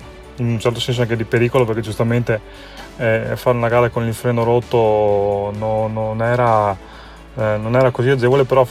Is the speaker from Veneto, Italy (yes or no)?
yes; Piove di Sacco, Veneto, Italy; perché comunque io sono di Piove di Sacco, però ho origini veneziane